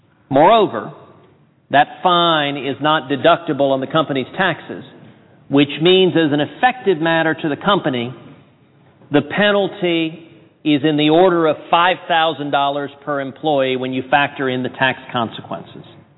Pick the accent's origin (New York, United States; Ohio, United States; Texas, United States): Texas, United States; It could be my home state of Texas or any state across the union.